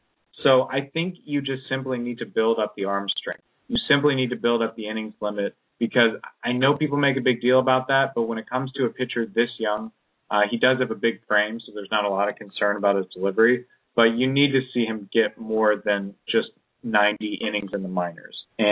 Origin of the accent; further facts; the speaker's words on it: Baltimore, Maryland, United States; it's a very merit-based system out there in Baltimore. What up to my hometown, Body Mo.